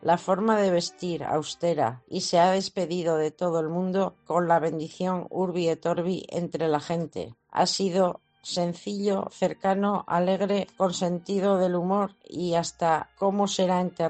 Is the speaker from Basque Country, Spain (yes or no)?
no; Peralta, Navarre, Spain; de Peralta.